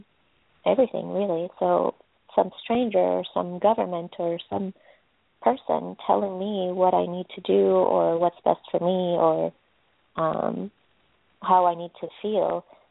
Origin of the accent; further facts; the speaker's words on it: Jordan; moved away; And I grew up in Jordan, and my family is Muslim.